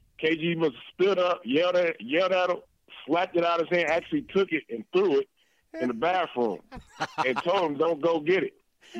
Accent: Oakland, California, United States; hey, I'm from Oakland. You know, we dreamers, we tough and everything

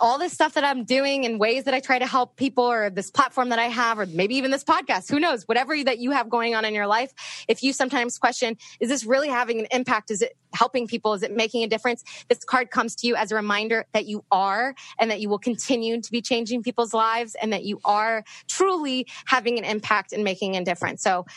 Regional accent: Franklin Farm, Virginia, United States; cause I grew up in Northern Virginia

